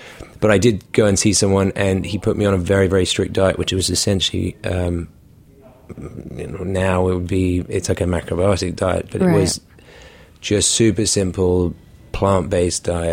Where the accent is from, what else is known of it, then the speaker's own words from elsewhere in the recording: South of England, United Kingdom; I grew up all over the south of England. We used to hop around, but my mum had a tea room in the Cotswolds and used to run bed and breakfasts.